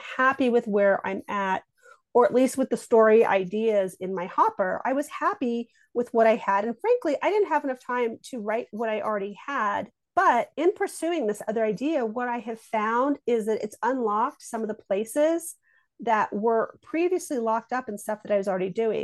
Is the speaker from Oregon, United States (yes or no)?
no; Colorado, United States; I'm from Colorado. I live in Colorado.